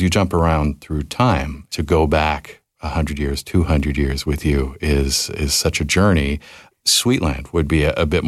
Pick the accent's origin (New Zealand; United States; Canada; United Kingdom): Canada; Victoria, British Columbia; And I'm a kid from Victoria, British Columbia.